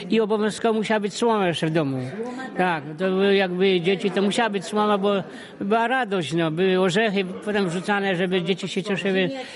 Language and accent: Polish; Wola Zgłobieńska, Subcarpathian Voivodeship, Poland; A ja pochodzę z Woli Zgubieńskiej, to chodziło się do Zgłobnia.